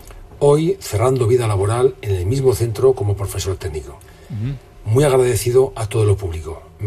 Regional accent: Aragon, Spain; born there; Nací en el Aragón agrícola.

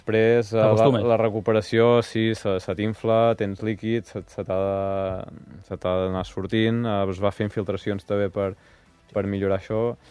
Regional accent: Banyoles, Catalonia, Spain; Al final jo sóc de Banyoles

